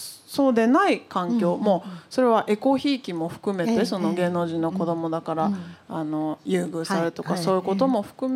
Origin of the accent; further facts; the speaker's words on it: Nishi-Azabu, Tokyo, Japan; 日本の近所の幼稚園に入れようとしたら、私は西麻布で育ったんですけど